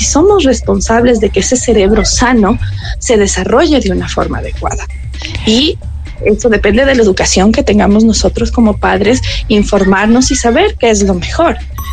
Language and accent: Spanish; Ecuador; Somos ecuatorianos, nos gana esto de la viveza criolla